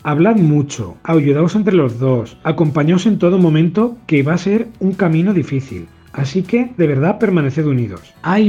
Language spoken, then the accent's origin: Spanish; Murcia, Region of Murcia, Spain; tengo 41 años y soy de Murcia.